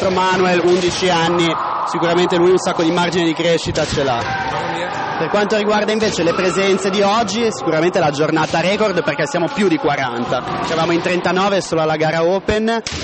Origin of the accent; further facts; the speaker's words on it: Savona, Liguria, Italy; Sono di Savona.